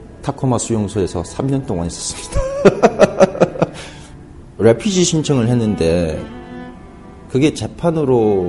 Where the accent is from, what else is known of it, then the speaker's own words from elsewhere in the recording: North Korea; 거기서 나는 북한 사람입니다.